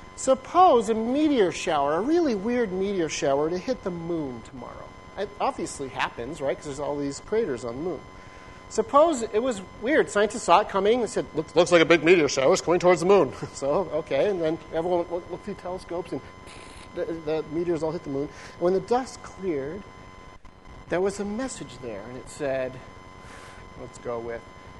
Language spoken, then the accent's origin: English; Arizona, United States; I barely know what that word outboard means. I'm from Arizona.